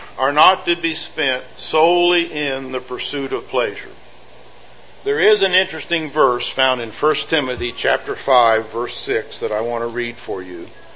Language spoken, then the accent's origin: English; Indiana, United States; Don Grantham was a man that I knew from Indiana. I grew up in Indiana.